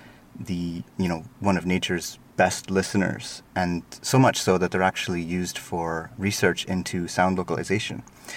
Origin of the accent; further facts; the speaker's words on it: Montreal, Quebec, Canada; moved away as an adult; now in Edinburgh, United Kingdom; I'm from Montreal in Canada, and I moved to Scotland 6 years ago now. I've been in Edinburgh.